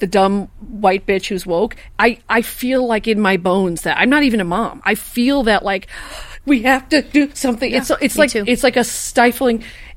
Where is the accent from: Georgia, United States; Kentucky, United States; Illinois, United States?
Illinois, United States; Chicago; I'm a Chicagoan, and I love Los Angeles. I love California.